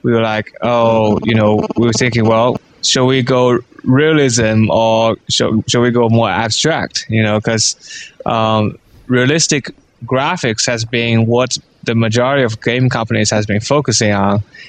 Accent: China; You know, and I'm not from Japan. I'm from China.

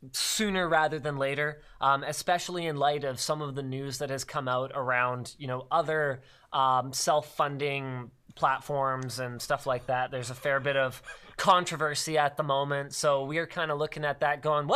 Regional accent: Canada; because we're Canadian and they're all American

